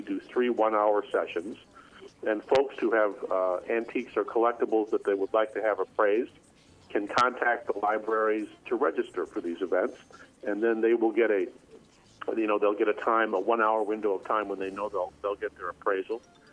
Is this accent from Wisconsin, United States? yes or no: yes; Green Bay, Wisconsin, United States; I was a reporter and editor at papers first in my hometown of Green Bay, Wisconsin